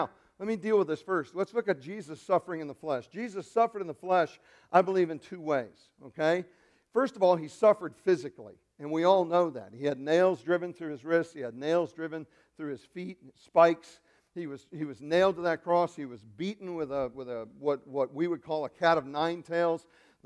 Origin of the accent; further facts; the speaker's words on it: England, United Kingdom; I put a dash in between because I'm an English guy and that just didn't look right.